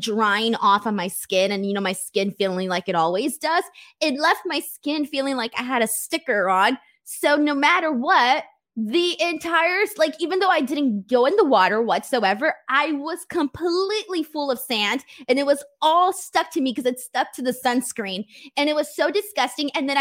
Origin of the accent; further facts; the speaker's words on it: United States; I'm Mexican American. Because I wasn't born in Mexico.